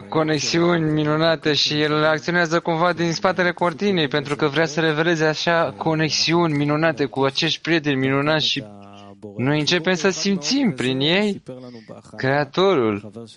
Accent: Romania; Dar eu sunt și român și ce înseamnă asta?

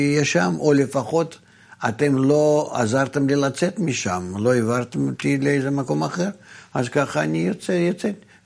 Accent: Tel Aviv, Tel Aviv District, Israel; born there; אני נולדתי שם בשכונת התקווה, או היום זה כבר לא שכונת התקווה, אולי זה, לא יודע, שם תחנה מרכזית הישנה

